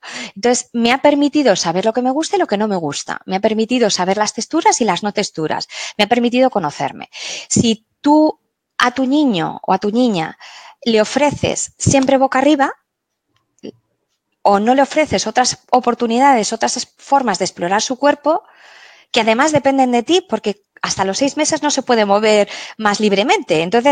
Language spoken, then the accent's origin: Spanish; Basque Country, Spain; la gente de, yo soy del País Vasco, la gente del País Vasco, los mayores, los caseros me decían